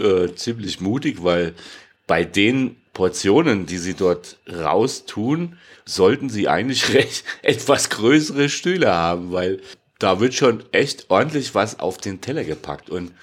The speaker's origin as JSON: {"language": "German", "region": "Hesse", "country": "Germany", "said": "Nee, ich bin halt Hesse."}